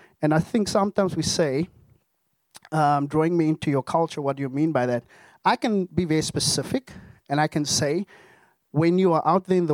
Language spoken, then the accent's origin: English; South Africa; now in United States; Now, food for me, I'm from South Africa.